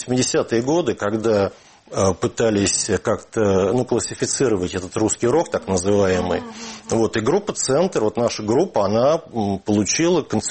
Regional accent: Moscow, Russia; я родился в Москве, ходил в детский садик в Москве, ходил в школу в Москве, ходил в институт и закончил в Москве

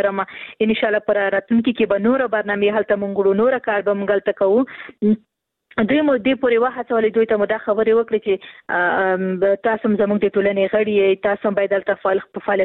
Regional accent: Khost, Afghanistan; ورور زه هم د خوست یم

